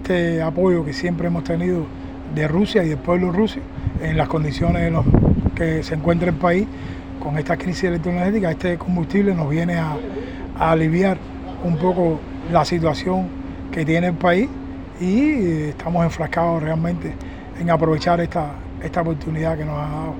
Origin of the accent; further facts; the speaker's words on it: Cuba; como cubano voy a hablar